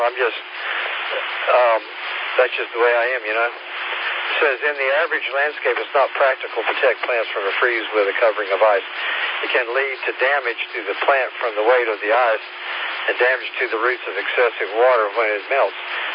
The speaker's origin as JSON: {"language": "English", "region": "Missouri", "country": "United States", "said": "I'm from Missouri. You know what they say about that, the show me state."}